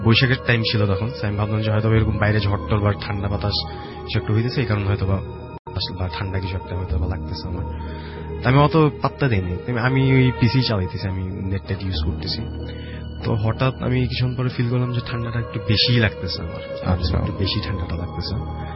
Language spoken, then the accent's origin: Bangla; Dhaka, Dhaka Division, Bangladesh; আমি ধানমন্ডি থেকে এসেছি।